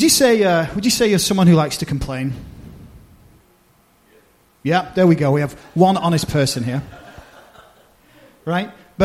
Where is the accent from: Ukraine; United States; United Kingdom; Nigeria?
United Kingdom; England; my home country of England